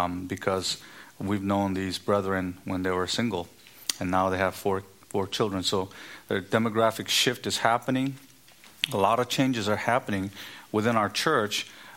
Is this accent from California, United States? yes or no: yes; California, United States; We're from Southern California.